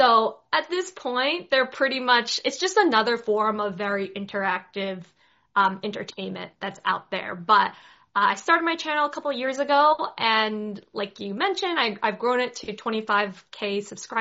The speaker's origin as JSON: {"language": "English", "country": "United States", "tie": "born there", "said": "I come from an immigrant family. My parents are from China. I was born in America"}